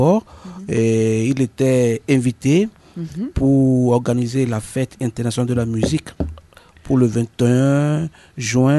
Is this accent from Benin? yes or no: yes; Benin; Et moi je suis béninois